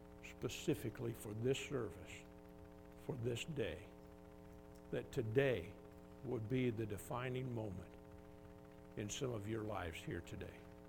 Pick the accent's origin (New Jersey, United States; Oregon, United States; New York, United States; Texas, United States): Texas, United States; Sherman; I remember sitting in church as a young person growing up in Sherman, Texas